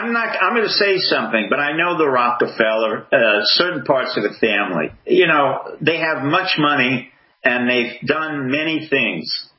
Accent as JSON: {"language": "English", "town": "New York City", "region": "New York", "country": "United States", "tie": "born or raised there", "said": "Most people don't realize I grew up in Harlem. On 108th Street in Amsterdam, I went to Booker T. Washington."}